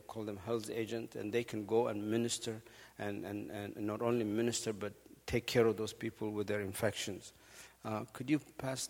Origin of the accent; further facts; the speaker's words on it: Ethiopia; I know most of you know that I come from Ethiopia